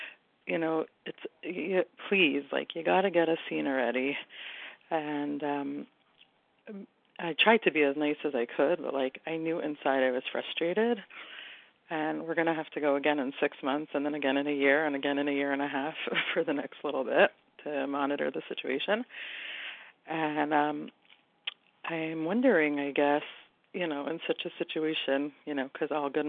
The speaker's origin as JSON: {"language": "English", "town": "Toronto", "region": "Ontario", "country": "Canada", "said": "I'm from Toronto, Canada."}